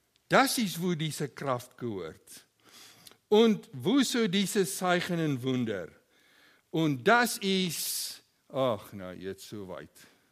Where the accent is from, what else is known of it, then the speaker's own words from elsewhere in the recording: South Africa; Ich erinnere mich gut an das Ende der 80er und Anfang 90er Jahre in Südafrika, meine Heimat.